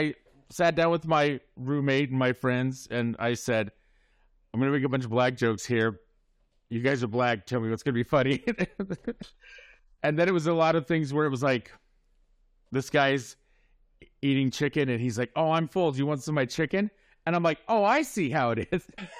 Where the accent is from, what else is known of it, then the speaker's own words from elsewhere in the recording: Midwest, United States; You know, I'm from the Midwest or whatever.